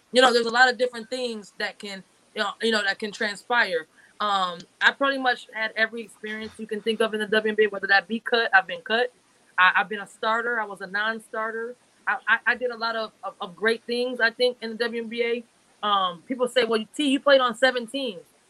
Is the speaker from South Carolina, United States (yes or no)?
no; Minnesota, United States; I had the honor of being traded back home to the Minnesota Lynx into my hometown.